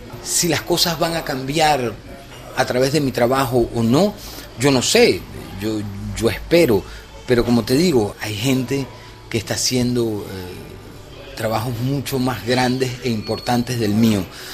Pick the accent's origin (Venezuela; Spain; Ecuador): Venezuela; moved away as an adult; also born or lived in Aix-en-Provence, France; now in France; yo nací acá en Francia, nací en Aix-en-Provence, soy de padre francés y de madre venezolana, y de muy pequeño, a los 3 años, me llevaron a Venezuela, donde viví por 19 años.